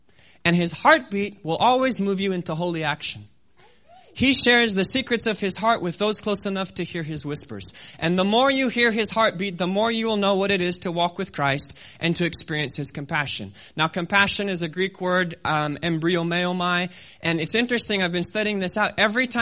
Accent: Kenya; I remember as a kid when we were growing up in Kenya

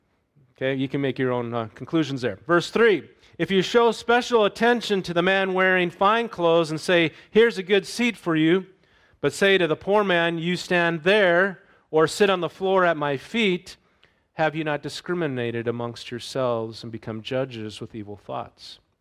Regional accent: North Dakota, United States; When I grew up in North Dakota, it wasn't so much black.

